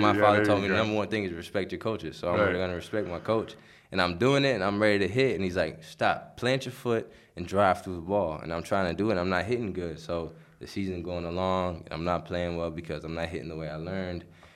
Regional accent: Cincinnati, Ohio, United States; born there; I mean, growing up, I was always with my uncles because I was born in Cincinnati and they were always around.

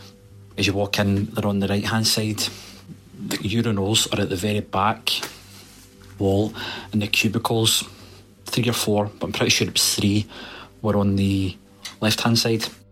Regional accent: Thurso, Scotland, United Kingdom; also born or lived in Glasgow; I'm from Scotland, a little town called Thurso, north of Scotland. I used to stay in Glasgow, but I couldn't handle the city.

